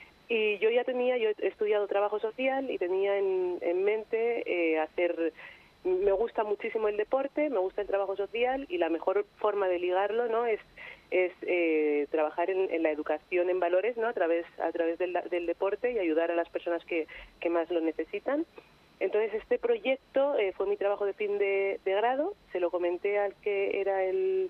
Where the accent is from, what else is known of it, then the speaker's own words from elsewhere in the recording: Spain; estoy yo como española